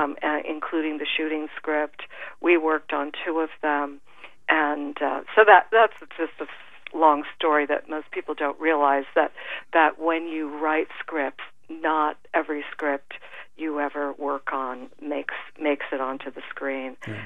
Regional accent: California, United States; I had grown up in California. I'm a Californian

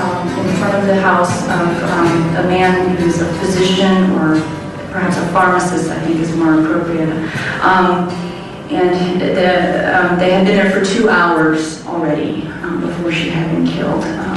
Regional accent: Ohio, United States; also born or lived in Virginia; even though she grew up in Washington State and I grew up in Ohio and Virginia, we saw each other every summer in Minnesota.

